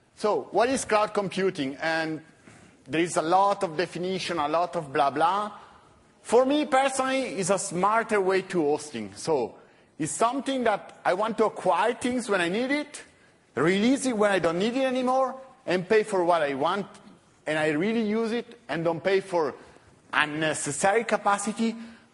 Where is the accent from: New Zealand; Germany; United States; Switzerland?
Switzerland; accent: Italian; English is a second language; the southern part of Switzerland. You can slightly hear from my slight Italian accent.